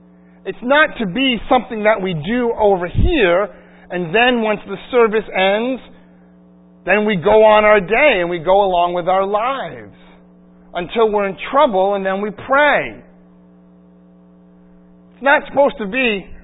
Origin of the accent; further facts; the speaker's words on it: United States; I'm a husband. I'm a father. I'm a pastor. I'm an American.